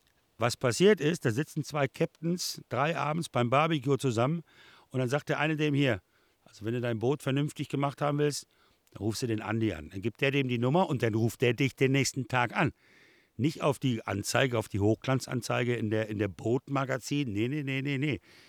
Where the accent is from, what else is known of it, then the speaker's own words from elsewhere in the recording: Northern Germany, Germany; Ja, habe ich schon verstanden, auch als Norddeutscher.